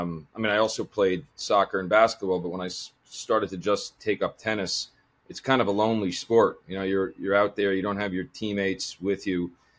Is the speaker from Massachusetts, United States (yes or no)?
no; Franklin Lakes, New Jersey, United States; I grew up in Franklin Lakes, New Jersey, played a lot of sports. That was kind of my focus.